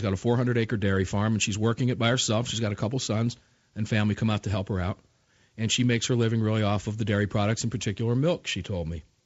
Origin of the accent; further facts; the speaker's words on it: Tampa, Florida, United States; She was on her way down to my neck of the woods, my hometown, Tampa.